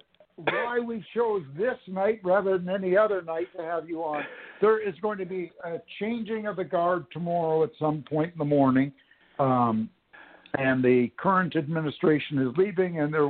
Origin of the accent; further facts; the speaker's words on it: Canada; Remember, I'm a Canadian.